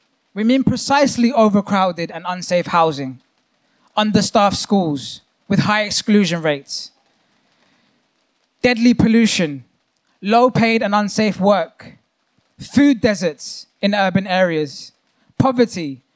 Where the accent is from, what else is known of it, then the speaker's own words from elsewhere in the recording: Hounslow, London, United Kingdom; not far from where I grew up in Hounslow, attached to Heathrow Airport.